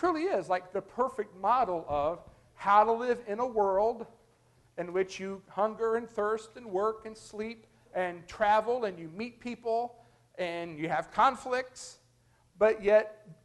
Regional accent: Kentucky, United States; If my home state of Kentucky decides that the people of West Virginia have just ticked us off one last time

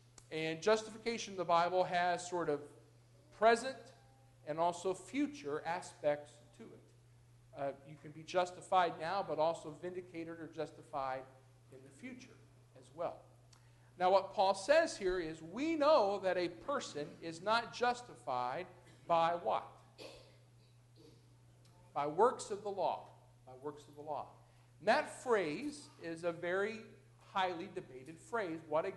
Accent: United States; because I'm an American and my culture is so individualistically driven

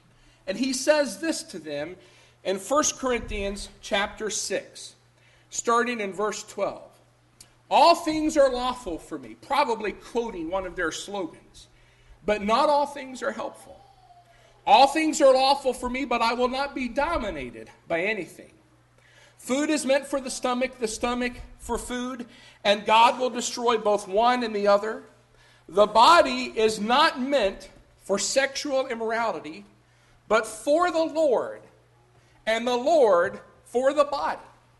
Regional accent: United States; I think I can understand from a certain point of view as an American why some people would be okay with the legalization of same-sex marriage.

